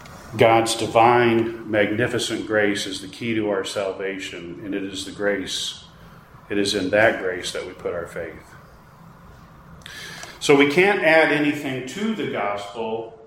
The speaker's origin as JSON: {"language": "English", "country": "United States", "said": "Now, I am an American. I have paperwork, but I really don't care for chocolate chip cookies."}